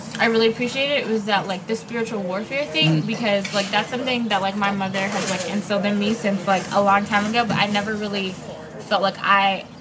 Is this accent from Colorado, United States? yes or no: no; Chicago, Illinois, United States; I'm from Chicago. I grew up in the hood.